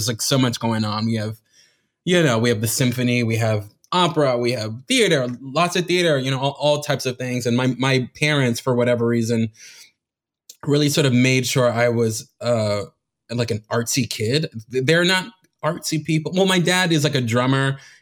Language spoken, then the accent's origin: English; Miami, Florida, United States; I was born and raised in Miami.